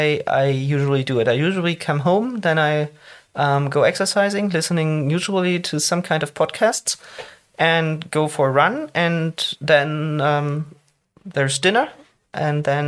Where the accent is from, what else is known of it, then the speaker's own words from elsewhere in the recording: Hanover, Lower Saxony, Germany; English is a second language; I'm originally from Hanover, so I grew up with the Scorpions.